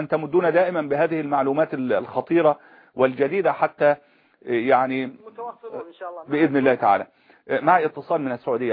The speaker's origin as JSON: {"language": "Arabic", "country": "Egypt", "said": "عندنا في مصر"}